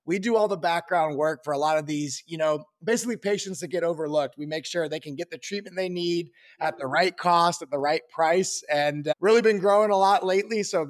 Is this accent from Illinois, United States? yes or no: no; Tennessee, United States; growing up in the U.S., especially down south, I'm from Tennessee originally, you know, football is like lifeblood down here.